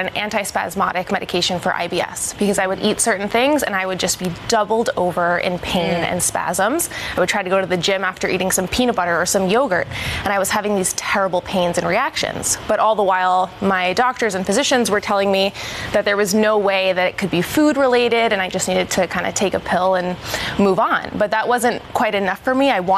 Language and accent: English; Yonkers, New York, United States; I am born and raised in Yonkers, New York.